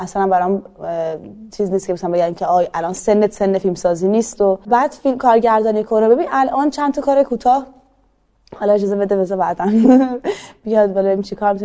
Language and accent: Persian; Iran; 100% همینطوره دیگه ما ایرانیم